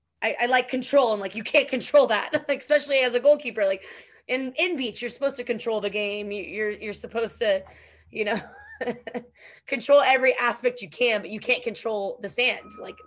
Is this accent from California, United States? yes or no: yes; Mission Viejo, California, United States; so Bethany grew up in Mission Viejo, where I grew up in Mission Viejo.